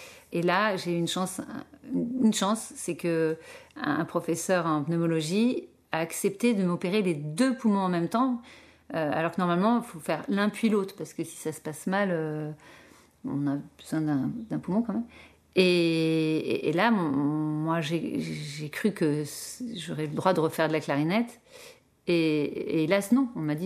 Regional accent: Clermont-Ferrand, Auvergne-Rhône-Alpes, France; Ben moi, j'ai grandi en France, en Auvergne, dans une ville assez populaire qui s'appelle Clermont-Ferrand. Et j'ai grandi dans un quartier HLM. Dans des grandes tours

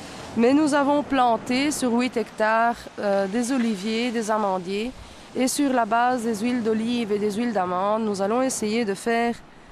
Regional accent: Torre Salinas, Sardinia, Italy; Oui, je suis née ici en Sardaigne et j'habite Torre Salinas depuis ma naissance.

